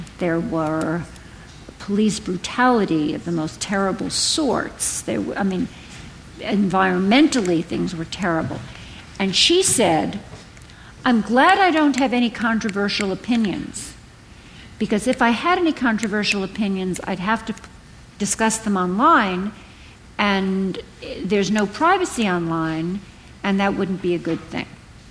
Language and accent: English; Brooklyn, New York, United States; And in the book, I compare her situation to mine growing up in Brooklyn in the 1950s and early 60s